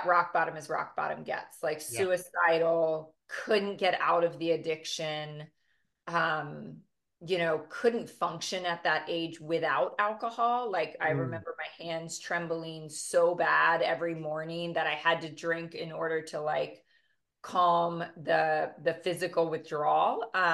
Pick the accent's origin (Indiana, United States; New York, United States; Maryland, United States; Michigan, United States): Maryland, United States; I grew up in Maryland, big old Irish Catholic family, youngest of six kids.